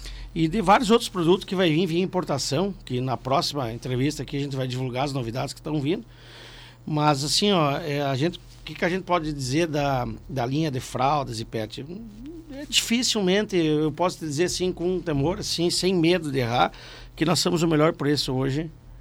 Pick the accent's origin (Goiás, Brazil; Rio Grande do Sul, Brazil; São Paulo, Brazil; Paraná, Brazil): Rio Grande do Sul, Brazil; Cerro Largo; now in Passo Fundo, Brazil; Não, eu sou natural das Missões, mas me considero passofundense que estou 30 anos aí.